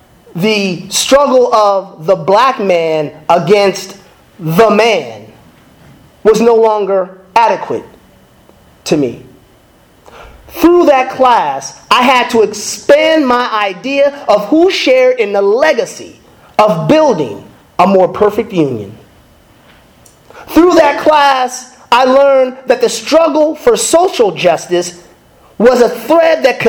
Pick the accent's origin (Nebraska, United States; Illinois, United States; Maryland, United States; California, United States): California, United States; San Francisco; for a guy who was born and raised in San Francisco, where there's a large Asian population